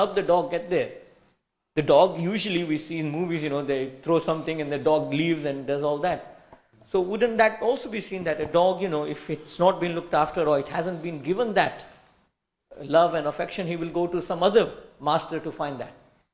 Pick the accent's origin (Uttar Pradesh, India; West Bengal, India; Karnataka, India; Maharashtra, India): Uttar Pradesh, India; Vrindavan; And personally, growing up in Vrindavan, seeing how, you know, over the many years, seeing how initially the desire was correct